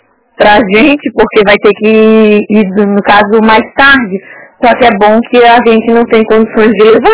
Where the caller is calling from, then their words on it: Sorocaba, São Paulo, Brazil; Eu sou aqui de Sorocaba, de fora.